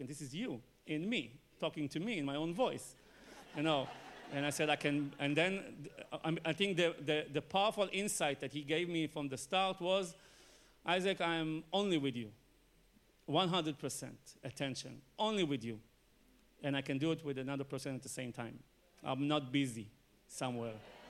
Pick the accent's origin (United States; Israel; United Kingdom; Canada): Israel; born there; English is a second language; Well, yeah, I was born in Israel. So in the age of, after the army, we usually go to have a trip.